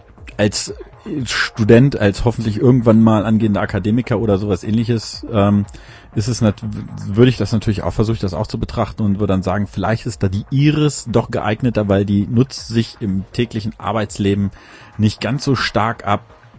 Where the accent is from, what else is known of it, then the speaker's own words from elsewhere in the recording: Northern Germany, Germany; ich komme aus Norddeutschland